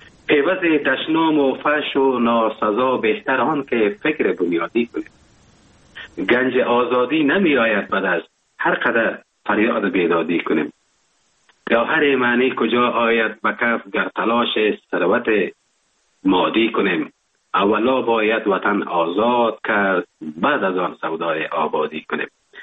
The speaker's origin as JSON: {"language": "Persian", "country": "Afghanistan", "moved": "as an adult", "lives_now": "Germany", "said": "افغانستان عزیز ما که من هر چقدر به ارتباط وطنم بگویم هنوزم کم است"}